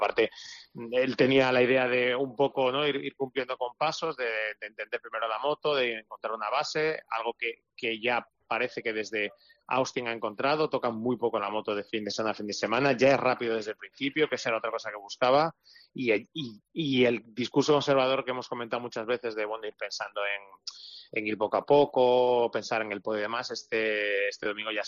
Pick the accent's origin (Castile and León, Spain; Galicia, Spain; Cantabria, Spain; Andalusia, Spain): Andalusia, Spain; Seville; Yo me he criado en Sevilla, pero como no nací en Sevilla